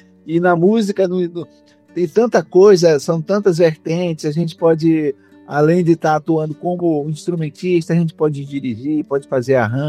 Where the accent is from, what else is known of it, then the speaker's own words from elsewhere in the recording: Maceió, Alagoas, Brazil; Pelo menos eu sou de Maceió, de Alagoas.